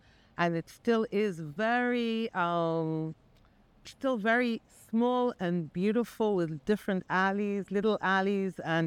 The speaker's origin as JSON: {"language": "English", "town": "Jerusalem", "region": "Jerusalem District", "country": "Israel", "tie": "born there", "also_born_or_lived": "Tel Aviv", "second_language": "English", "said": "I was born in Jerusalem, fifth generation. I lived in Tel Aviv and I moved to the Galilee. I live in an off-the-grid village called Kleel."}